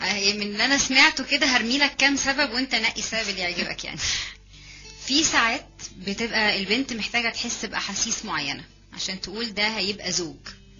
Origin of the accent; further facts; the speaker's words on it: Egypt; احنا في عندنا في مصر هنا دلوقتي